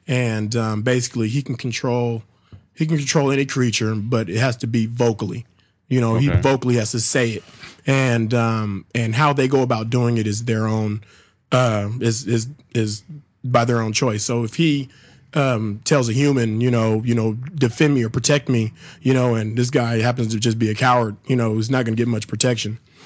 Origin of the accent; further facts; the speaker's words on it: Sacramento, California, United States; I know the places to go when I'm in my hometown of Sacramento.